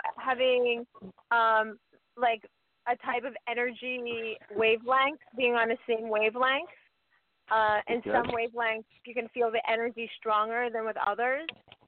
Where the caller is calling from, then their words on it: San Francisco, California, United States; from San Francisco.